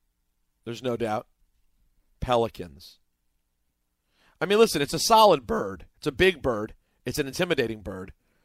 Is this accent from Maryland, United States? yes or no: yes; Maryland, United States; I'm from Maryland, born and raised. I go back 8 times a year.